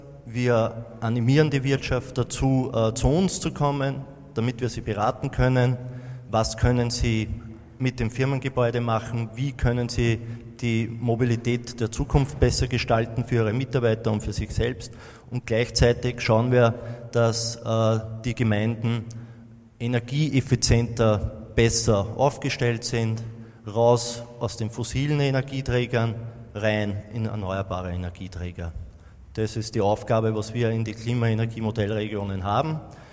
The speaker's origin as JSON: {"language": "German", "town": "Obergrafendorf", "region": "Lower Austria", "country": "Austria", "said": "Wie schon angekündigt, ich komme aus Obergrafendorf. Das ist in Niederösterreich, im Pilachtal."}